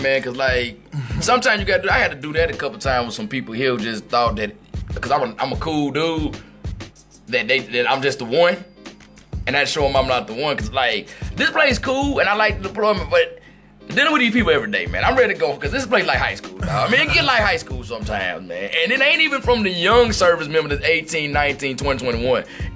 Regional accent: Mississippi, United States; because I saw one video that actually took place in my home state of Mississippi.

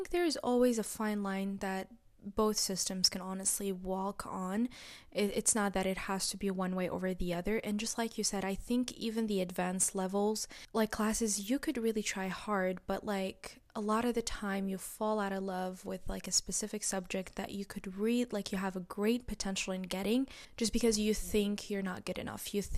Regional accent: Mauritania; now in United States; Going from Mauritania to the US, it was a huge jump and a huge cultural shock, because I remember growing up in Mauritania, there were very specific beauty standards.

